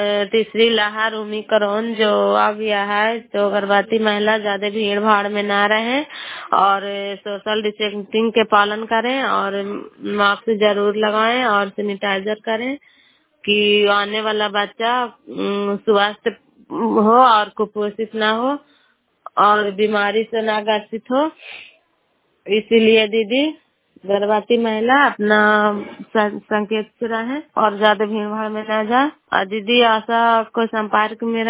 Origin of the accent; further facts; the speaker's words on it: Bairiganj, Bihar, India; नालंदा जिला कराय ब्लॉक मकरौता पंचायत ग्राम बैरीगंज की निवासी हूँ